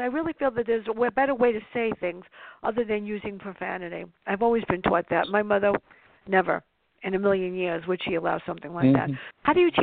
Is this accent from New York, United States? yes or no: yes; Bronx, New York, United States; I grew up in the South Bronx.